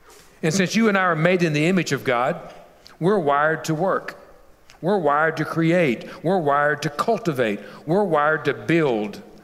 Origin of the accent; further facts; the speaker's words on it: Kentucky, United States; And so when I talked about where my dad worked at, they said, "Unbelievable. Russell, Kentucky, Ashland, Kentucky." And my dad worked at Armco Steel. And in my community where I grew up, either you worked at the steel mill or the railroad or a chemical plant